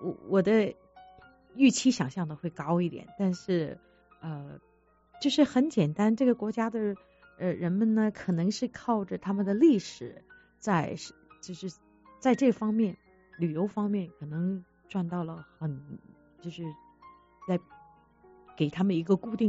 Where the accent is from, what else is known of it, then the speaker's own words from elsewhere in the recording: North China, China; 因为我是北方人嘛